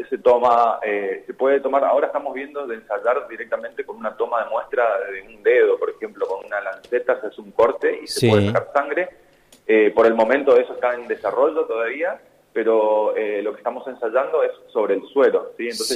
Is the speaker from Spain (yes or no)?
no; Misiones, Argentina; Soy de Misiones, ¿sí? Yo soy misionero, sí. Y estudié en Misiones la carrera de licenciatura en genética en la Universidad Nacional de Misiones y luego vine a hacer el doctorado a Buenos Aires.